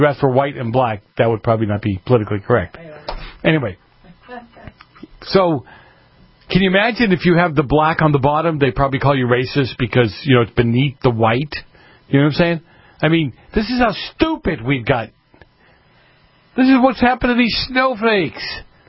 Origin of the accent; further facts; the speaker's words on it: Boston, Massachusetts, United States; I grew up in Boston.